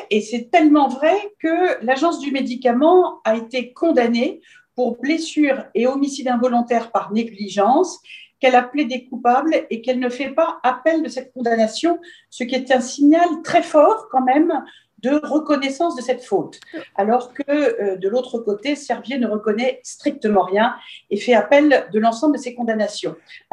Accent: Brest, Brittany, France; le fait que je venais de Brest, c'est-à-dire que je représente un praticien hospitalier de province

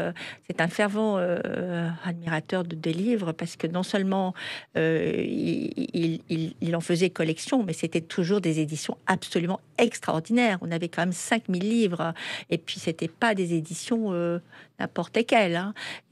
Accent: Casablanca, Casablanca-Settat, Morocco; also born or lived in Suresnes; Paris étant un petit peu difficile pour élever ses filles, maman avait préféré le soleil du Maroc, plus, on va dire... adéquate pour de jeunes enfants.

